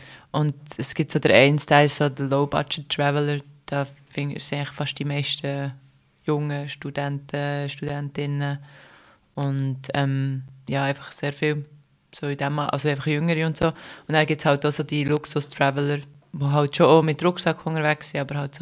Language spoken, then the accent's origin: German; Switzerland; Also, das Hornen als Schweizer oder Schweizerin, tust du eigentlich fast nie hornen